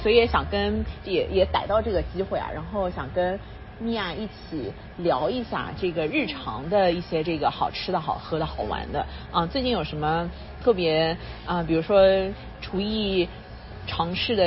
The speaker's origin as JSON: {"language": "Chinese", "region": "southern China", "country": "China", "said": "我们南方讲蔬菜就一定要是指绿叶菜。"}